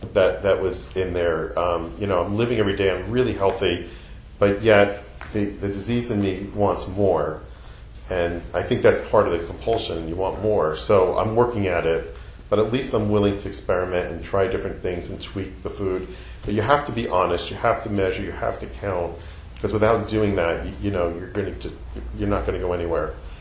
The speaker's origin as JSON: {"language": "English", "region": "New Jersey", "country": "United States", "tie": "born or raised there", "said": "And I grew up in North Jersey. I'm down in Central Jersey. So I have a whole different life down here than I had up there."}